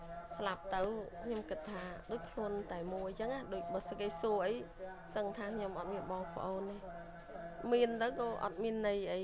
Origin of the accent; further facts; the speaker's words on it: Pursat, Cambodia; ស្រុកកំណើតខាងឪពុកម្ដាយខ្ញុំអ្នកពោធិ៍សាត់កាលខ្ញុំនៅក្មេងៗគឺនៅខេត្តពោធិ៍សាត់នឹងឯងចា